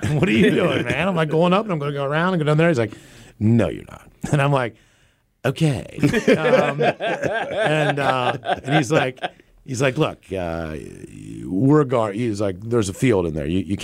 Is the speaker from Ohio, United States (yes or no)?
no; Seattle, Washington, United States; I was like, ah, man, I'm from Seattle.